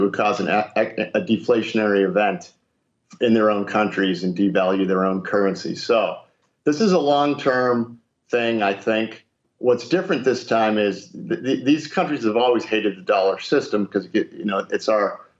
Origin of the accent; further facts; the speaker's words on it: United States; you know, as an American, you don't want the dollar to implode